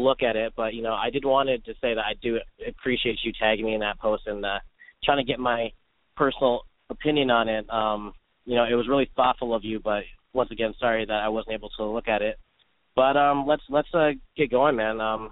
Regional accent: London, Ontario, Canada; I'm from London, Ontario, Canada

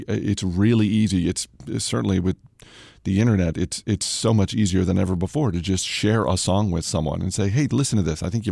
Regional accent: Maine, United States; I grew up in Maine, and I just have this very instant connection when I hear holiday music.

